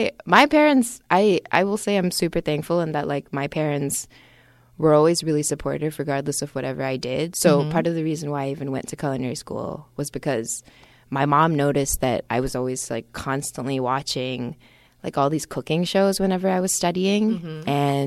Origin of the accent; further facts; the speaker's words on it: Singapore; Because I grew up in Singapore and science was just part of like the curriculum